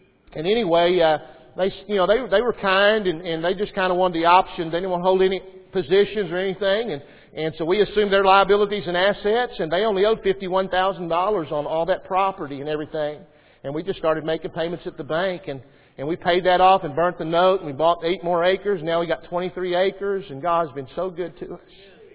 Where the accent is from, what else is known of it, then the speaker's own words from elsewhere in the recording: Texas, United States; I mean, I'm from Texas, and I'm looking.